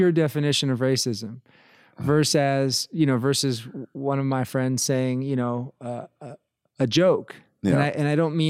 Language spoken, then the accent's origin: English; Hawaii, United States; Yeah, I grew up in Hawaii, so Haole boy means white kid